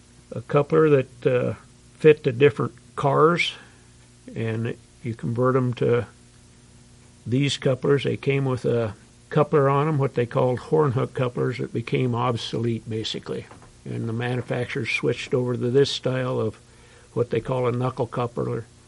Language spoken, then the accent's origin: English; Ames, Iowa, United States; I was born in Ames in 1942. Grew up outside of Ames, but on a farm.